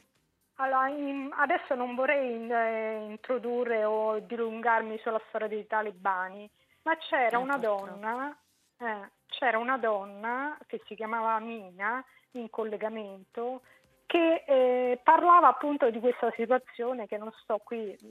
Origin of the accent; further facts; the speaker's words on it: Rome, Lazio, Italy; Non sono sarda, ma romana, ma sono stata in vacanza in Sardegna.